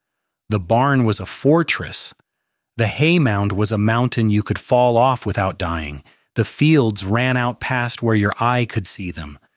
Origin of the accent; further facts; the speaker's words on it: Nashua, Iowa, United States; I was born on December 16, 1964, in Nashua, Iowa